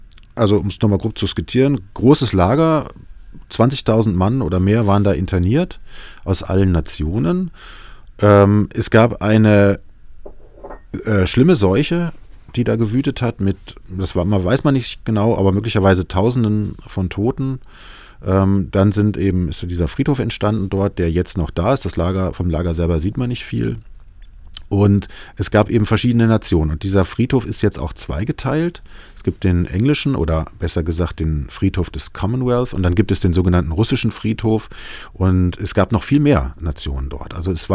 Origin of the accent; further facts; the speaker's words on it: Kassel, Hesse, Germany; also ich selber bin Kasselaner und ich bin in Oberzweren aufgewachsen, also nicht in Niederzweren, aber in Oberzweren und nicht allzu weit von diesem Friedhof entfernt.